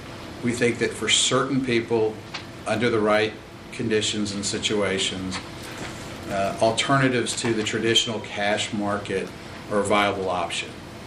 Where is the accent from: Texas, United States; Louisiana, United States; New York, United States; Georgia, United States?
Texas, United States; Galveston; I'm from Galveston. My family's from Fayette County from seven generations. I'm based out of the Dallas office and focus exclusively on Texas issuers.